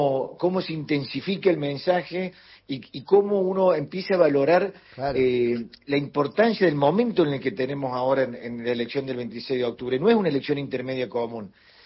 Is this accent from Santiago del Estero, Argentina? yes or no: no; Córdoba, Argentina; Nosotros de Córdoba somos recontra que estoy orgulloso de los cordobeses.